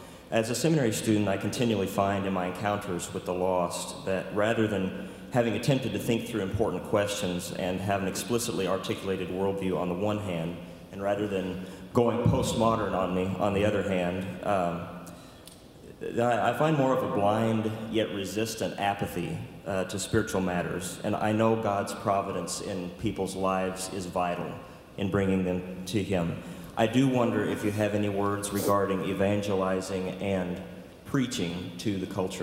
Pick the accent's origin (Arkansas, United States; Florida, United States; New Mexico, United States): Arkansas, United States; Jonesboro; I'm from Jonesboro, Arkansas, and a third-year student here at Southern.